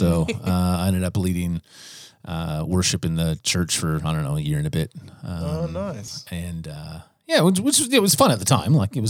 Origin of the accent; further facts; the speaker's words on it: Canada; So I'm from Canada, although my family are all now in the United States.